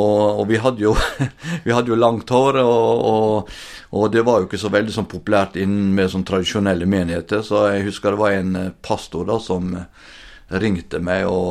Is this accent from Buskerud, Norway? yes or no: no; Langevåg, Møre og Romsdal, Norway; jeg vokste opp på Sunnmøre, oppe med Ålesund, eller nærmere bestemt Langevåg. Der vokste jeg opp og ja, hadde egentlig et trygt kristent hjem som jeg vokste opp i.